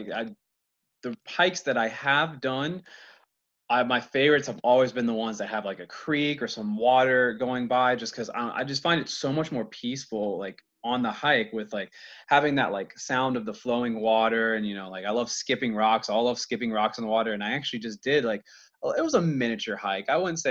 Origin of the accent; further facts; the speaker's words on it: Virginia, United States; You know, hometown back in Virginia, I'm only about an hour and 15 from Pipestem